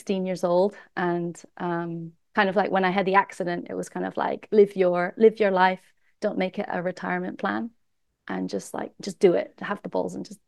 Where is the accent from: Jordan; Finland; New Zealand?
New Zealand; born there; So I am Kiwi born. My father is half Kiwi, half British.